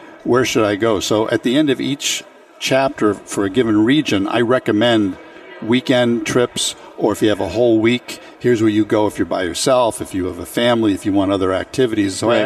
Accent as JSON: {"language": "English", "town": "Hamilton", "region": "Massachusetts", "country": "United States", "tie": "born or raised there", "said": "So I grew up in the North Shore above Boston, a place called Hamilton Wenham."}